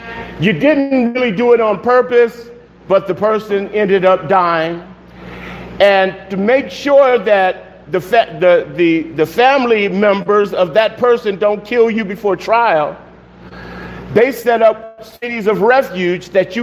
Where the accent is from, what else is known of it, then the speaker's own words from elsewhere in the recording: Los Angeles, California, United States; I'm from South Central LA. I'm sorry if I mispronounced it.